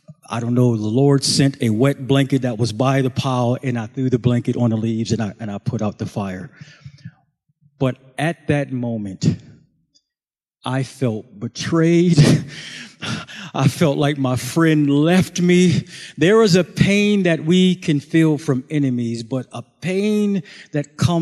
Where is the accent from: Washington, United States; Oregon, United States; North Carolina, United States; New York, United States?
New York, United States; Buffalo; I grew up in Buffalo, and one of my best friends growing up was a boy